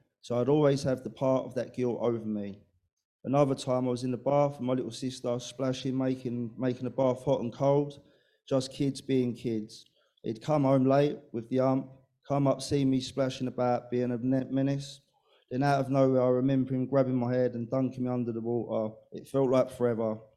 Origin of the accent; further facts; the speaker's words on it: Harlow, East of England, United Kingdom; born there; I'm 32 years of age. I was born in Harlow on the 9th of the 7th, 1991.